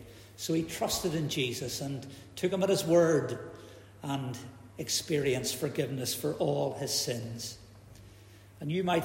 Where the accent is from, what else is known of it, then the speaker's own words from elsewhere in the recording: Belfast, Northern Ireland, United Kingdom; I spent some of my teenage years growing up in East Belfast